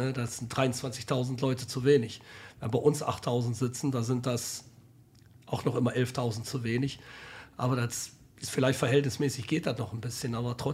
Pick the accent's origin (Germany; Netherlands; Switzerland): Netherlands; German is a second language; Bei uns in Holland sind ganz viele von diesen Stadien gebaut.